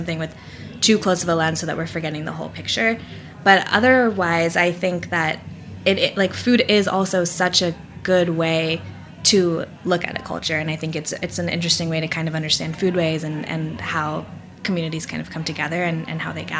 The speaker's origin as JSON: {"language": "English", "region": "the South", "country": "United States", "tie": "born or raised there", "said": "I grew up in the South"}